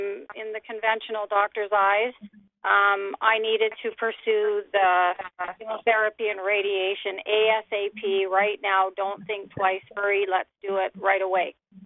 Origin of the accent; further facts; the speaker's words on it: Abbotsford, British Columbia, Canada; from Abbotsford.